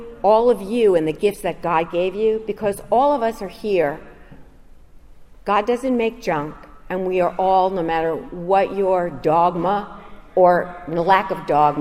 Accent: New York, United States; I lived in New York, I grew up in New York, and I was living in an apartment building

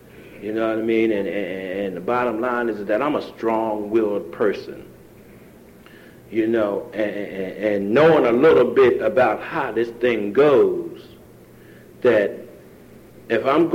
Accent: Philadelphia, Pennsylvania, United States; And I'm from Philadelphia, right? And I used to run up and down the road and go home.

